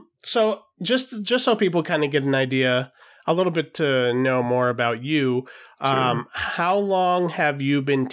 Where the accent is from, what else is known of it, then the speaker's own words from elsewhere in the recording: Los Angeles, California, United States; from Los Angeles, California.